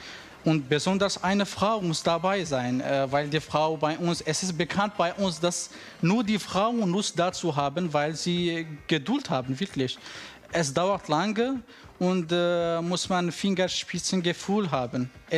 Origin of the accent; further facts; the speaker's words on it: northern Syria, Syria; German is a second language; now in Germany; Ich komme auch aus Syrien. Ja, in bestimmten, ich komme aus einem bestimmten Ort aus Syrien, Nordsyrien. Und da bin ich aufgewachsen und dann so habe ich da studiert und in die Schule gegangen.